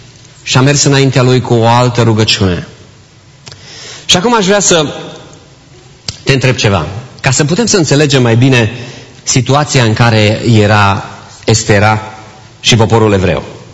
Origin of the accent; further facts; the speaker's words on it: Romania; Pentru că suntem români.